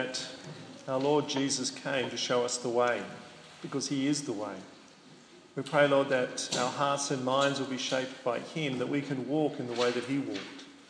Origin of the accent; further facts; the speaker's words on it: Sydney, New South Wales, Australia; I grew up in Sydney. I grew up in a southern suburb of Sydney called Earlwood. I went to school there and I learned to drive around that area in Sydney.